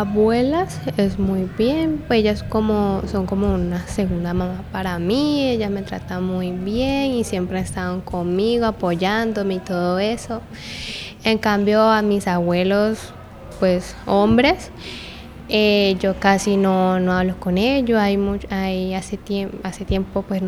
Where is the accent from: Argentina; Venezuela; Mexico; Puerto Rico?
Venezuela; now in Colombia; me da como vergüenza decir que soy venezolana.